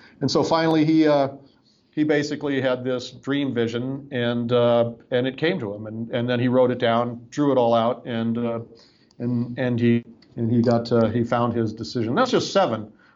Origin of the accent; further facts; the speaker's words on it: England, United Kingdom; now in United States; And I'm from England. I'm an English speaker, so I'm apt to butcher foreign languages.